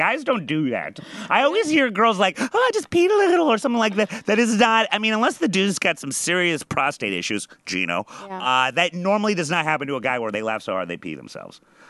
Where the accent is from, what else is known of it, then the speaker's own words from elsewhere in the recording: Midwest, United States; Because I'm from the Midwest, and we're just silly with skunks, don't you know?